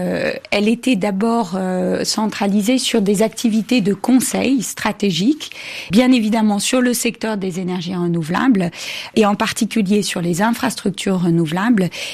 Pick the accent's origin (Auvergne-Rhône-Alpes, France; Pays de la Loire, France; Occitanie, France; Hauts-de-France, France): Hauts-de-France, France; Amiens; J'ai grandi à Amiens, comme notre cher président.